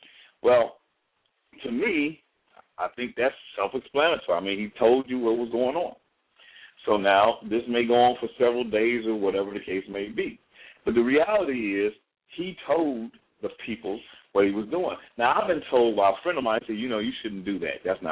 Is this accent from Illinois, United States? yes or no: yes; Chicago, Illinois, United States; now in Houston, United States; I live in Houston, been living there for a little while, but I'm originally from Chicago. And anyway, I'm down here in Houston because I love the weather, and the people are cool